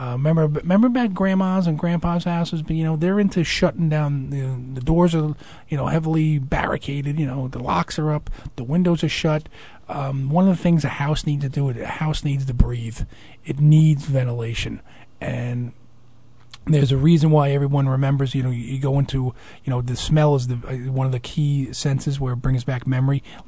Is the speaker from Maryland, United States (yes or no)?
no; Leonia, New Jersey, United States; I'm a Bergen County guy. I grew up in Leonia, so I know about it.